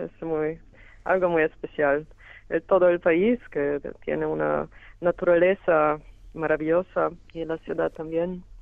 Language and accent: Spanish; Krško, Slovenia; born there; Spanish is a second language; Yo nací en una, no en Ljubljana, pero en una ciudad muy pequeña que se llama Krško, y aquí hay una gran comunidad de los gitanos